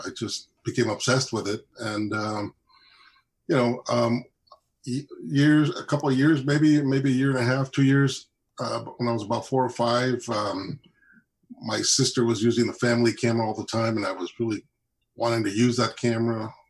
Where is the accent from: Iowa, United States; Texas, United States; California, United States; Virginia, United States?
California, United States; Calexico; First of all, I was born in Calexico and, the Calexico Hospital, which is now a clinic, I believe. And, basically, the first home that I ever lived in was on First Street, and I grew up right